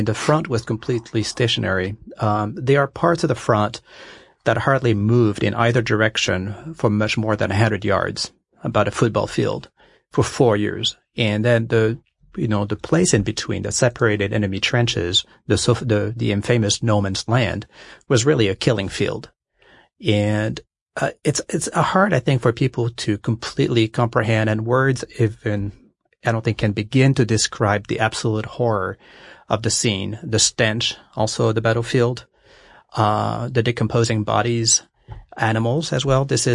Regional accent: France; English is a second language; I'm from France

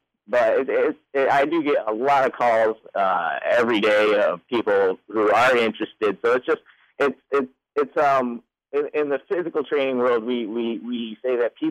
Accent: East Lansing, Michigan, United States; I am from East Lansing, born and raised. I haven't left.

